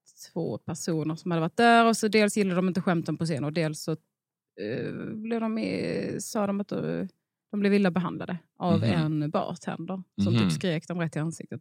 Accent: Bjärnum, Skåne, Sweden; jag är från Bjärnum utanför Hässleholm.

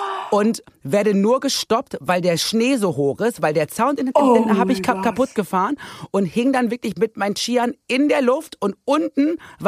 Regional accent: North Rhine-Westphalia, Germany; die ganzen Pomeranzen da aus dem Ruhrgebiet, wo ich herkomme

